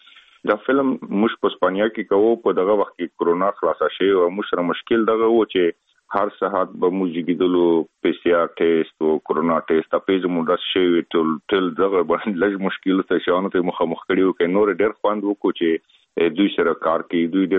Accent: Afghanistan; خلک خبر دي چې زه افغاني یم

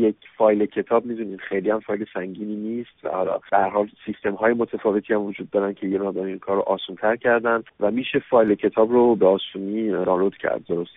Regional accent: France; توی خود کشور فرانسه بزرگ شدم و از سن 12 سالگی اینجا بودم و با این فرهنگ در واقع بزرگ شدم و آشنا بودم و بعد 10 سال اخیر رو توی ایران رفت آمد داشتم و کار میکردم، وقتی که برگشتم برای زندگی کردن و کار کردن در فرانسه،

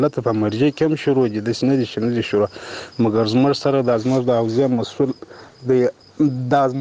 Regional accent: Nimruz, Afghanistan; زه افغان یم د نیمروز ولایت نه.

